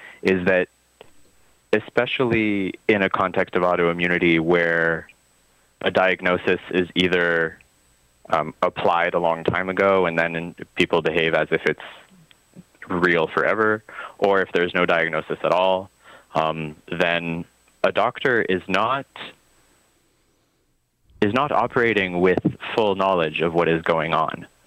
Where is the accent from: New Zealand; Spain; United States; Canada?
Canada; Vancouver, British Columbia; I was born in Vancouver. I grew up there largely.